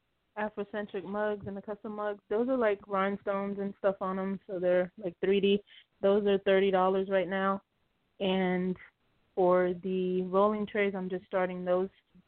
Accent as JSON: {"language": "English", "town": "Tampa", "region": "Florida", "country": "United States", "said": "I'm from Tampa, Florida."}